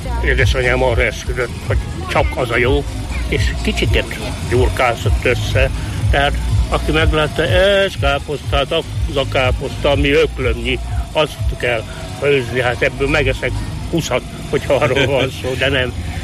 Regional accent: Petneháza, Szabolcs-Szatmár-Bereg, Hungary; born there; hogy hát még Tetneházán is volt, ahol én születtem, hát már majdnem rokonok lettünk.

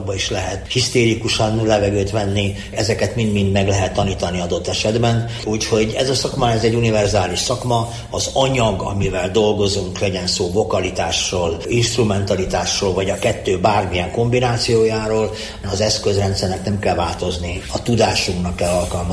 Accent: Transylvania, Romania; nem tudtam volna elmenni a hazámból, tehát nekem sem volt ennyire köztudomás, hogy mennyire székely vagyok, mennyire kanok vagyok, és mennyire hazafi vagyok.

